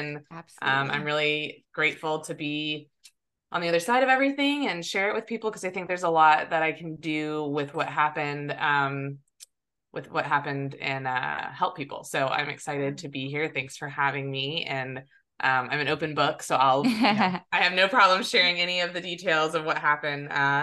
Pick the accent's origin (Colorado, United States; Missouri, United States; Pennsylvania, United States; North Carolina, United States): North Carolina, United States; Salisbury; So I am from Salisbury, North Carolina, which is like 45 minutes north of Charlotte.